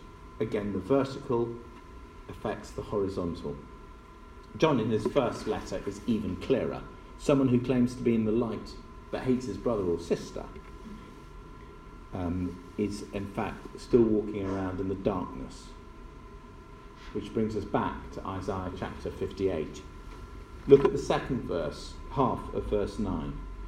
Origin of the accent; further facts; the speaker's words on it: United Kingdom; We're British, so that's not what we do.